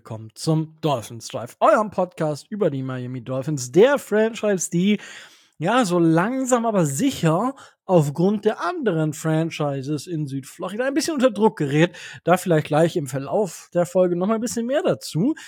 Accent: Osnabrück, Lower Saxony, Germany; ich komme ja aus Osnabrück

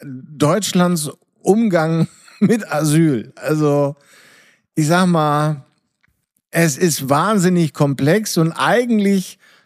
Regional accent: Netherlands; Mir als Niederländer ist es relativ Latte

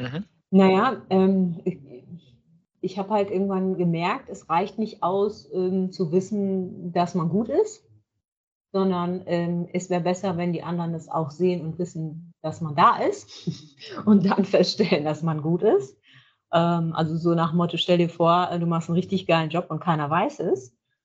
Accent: Leer, Lower Saxony, Germany; Ich bin ein Nordlicht, genau. Es ist, ich komme aus Leer, das ist aus Friesland, hier direkt an der Nordseeküste.

